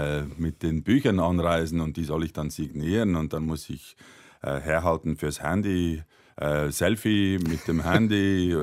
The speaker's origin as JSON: {"language": "German", "country": "Switzerland", "tie": "born or raised there", "also_born_or_lived": "France", "said": "ich bin in Frankreich geboren und habe die ersten 5 Jahre da gelebt. Mein Vater war Franzose, meine Mutter aber Deutschschweizer Grundschullehrerin."}